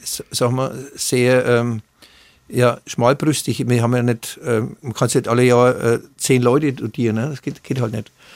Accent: Bavaria, Germany

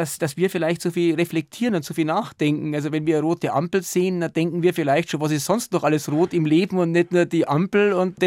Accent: Munich, Bavaria, Germany; born there; ich bin ein geborener Münchner, habe auch viele Vorfahren in München, die kommen zum Teil aus der Au, Handwerkerfamilie. … betrieb eine der ältesten Verzinnereien in München. Also mein Herz hängt genauso in München wie in Wessling.

